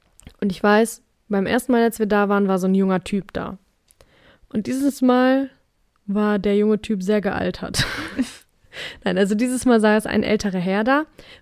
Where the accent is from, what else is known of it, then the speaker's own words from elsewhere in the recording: Germany; Also der hat an meinem Englisch erkannt, dass ich aus Deutschland komme